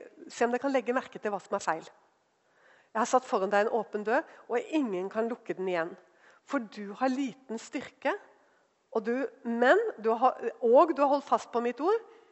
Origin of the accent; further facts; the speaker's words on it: Southern Norway, Norway; er vi kristne, altså. Og vi ser ut som kristne, og vi prater som kristne, og vi er fra Sørlandet hele gjengen her.